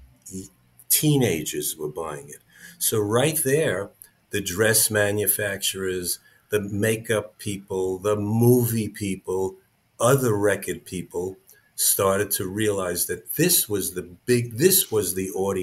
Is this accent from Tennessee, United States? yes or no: no; Brooklyn, New York, United States; No, that music wasn't in the home. Adults in those days, in the 50s, they had their own.